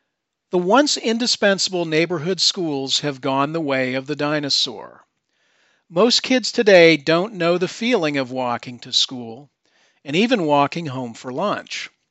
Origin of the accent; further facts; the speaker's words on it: Kane, Pennsylvania, United States; I would not trade my memories of growing up in Kane and walking to school and stopping off to buy penny candy on the way home.